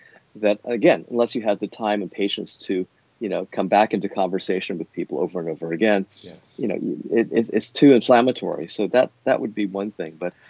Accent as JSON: {"language": "English", "region": "California", "country": "United States", "tie": "born or raised there", "said": "I grew up in the East Bay and I went to Berkeley"}